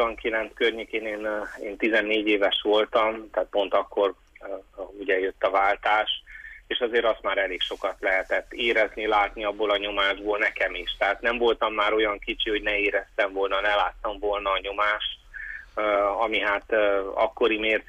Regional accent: Târgu Mureș, Mureș County, Romania; Ugye Vásárhelyen kövesdombi gyerekként kezdtem, aztán Tudorban cseperedtem fel

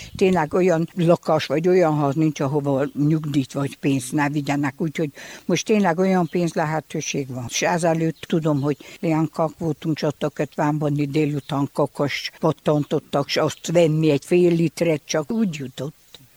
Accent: Dănești, Harghita, Romania; Csíkdánfalván születtem, 75 éves vagyok.

